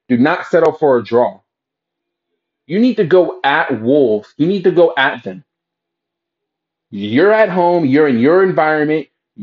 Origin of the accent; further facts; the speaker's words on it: United States; I'm biased. I'm American. I'm a Chelsea fan.